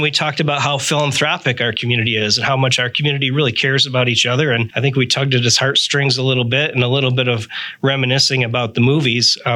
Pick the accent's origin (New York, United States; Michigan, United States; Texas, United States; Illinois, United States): Michigan, United States; Flint; So I'm from Flint, Michigan